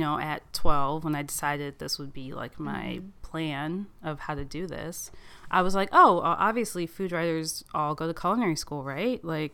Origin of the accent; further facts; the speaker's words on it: Waldorf, Maryland, United States; So I grew up in Maryland, in Waldorf, south of DC